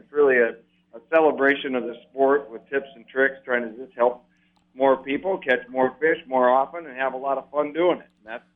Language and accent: English; Minneapolis, Minnesota, United States; I grew up in Minneapolis, Minnesota. Started as a fishing guide on Lake of the Woods, of all places.